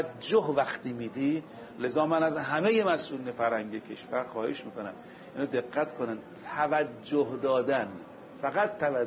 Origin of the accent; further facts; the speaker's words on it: Iran; من به عنوان یک طلبه عرض میکنم، به عنوان یک ایرانی عرض میکنم، به عنوان یک مسلمان عرض میکنم